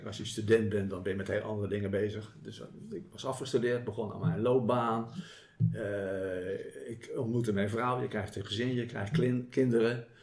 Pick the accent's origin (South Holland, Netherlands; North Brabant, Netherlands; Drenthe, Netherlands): South Holland, Netherlands; Voorburg; Ik ben geboren in Voorburg, wat in mijn jeugd nog een dorp was, onder de rook van Den Haag. En mijn vader was daar veehandelaar. Dus ik ben opgegroeid tussen de koeien, de schapen en de varkens.